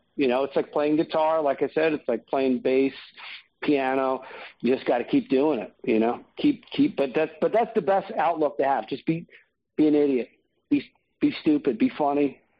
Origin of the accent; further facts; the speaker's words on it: Philadelphia, Pennsylvania, United States; I'm from Philly. We don't wave. You know, you get robbed if you wave at people where I'm from in South Philly.